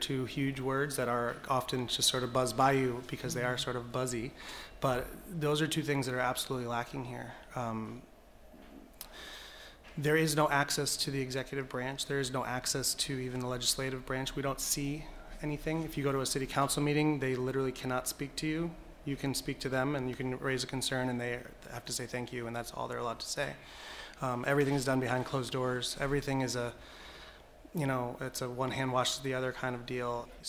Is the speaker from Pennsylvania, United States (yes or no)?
no; Bridgeport, Connecticut, United States; to Bridgeport. And, so I grew up here. And I went to parochial school in the Black Rock section. I grew up on the West End and then Black Rock. And I've been here ever since, aside from 4 years of college.